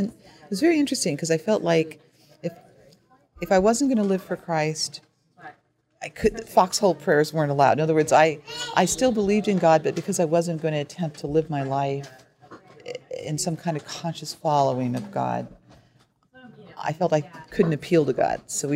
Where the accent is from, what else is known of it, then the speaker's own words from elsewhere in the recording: Seattle, Washington, United States; also born or lived in Southern US; Well, I was born in Seattle. Then my father was transferred down to the South, which is how I ended up there. And then he was transferred back, which is how I ended up back here. I graduated from high school here.